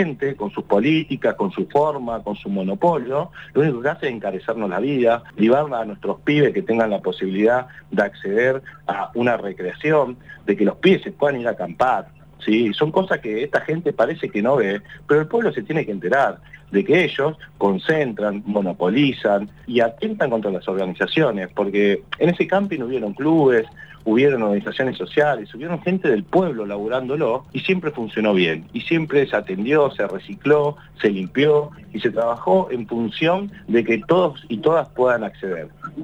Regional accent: San Martín de los Andes, Neuquén, Argentina; Los que somos San Martín de los Andes sabemos lo que nos duele no poder estar en el Muelle de Quilaquina

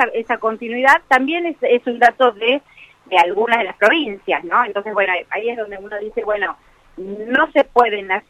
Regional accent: Tucumán, Argentina; Soy tucumana, con lo cual todo el tiempo amo esta ciudad.

